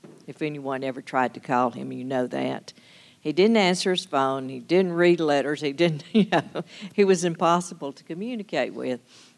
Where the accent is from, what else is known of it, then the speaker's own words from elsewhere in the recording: Alabama, United States; It was in Alabama. That's what he got for coming, you know, to my home state.